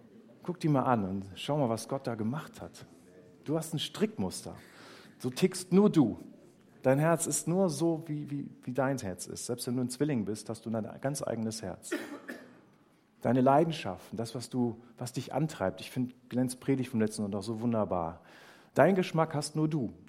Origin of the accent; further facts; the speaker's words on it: Northern Germany, Germany; Und wir sind da nicht so sehr orientalisch als Deutsche, als Norddeutsche, aber es geht auch.